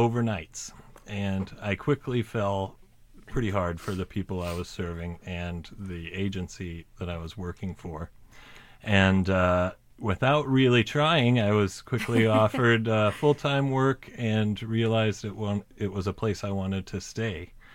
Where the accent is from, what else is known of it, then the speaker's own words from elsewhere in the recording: Nebraska, United States; moved away as an adult; now in Minneapolis, United States; So I moved to Minneapolis from Nebraska after I graduated college, and I was planning on being a substitute teacher of elementary school.